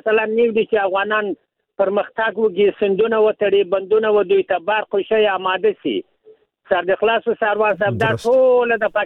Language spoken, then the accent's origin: Pashto; Jalalabad, Nangarhar, Afghanistan; زه د جلال آباد خو یم، د خیري ولسوالۍ یم.